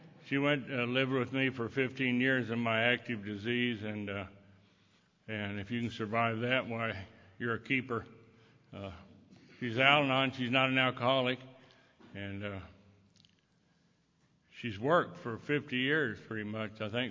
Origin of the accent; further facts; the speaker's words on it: Texas-Oklahoma panhandle, United States; I was born and reared in the Texas-Oklahoma panhandle, no man's land, out in kind of no man's land there.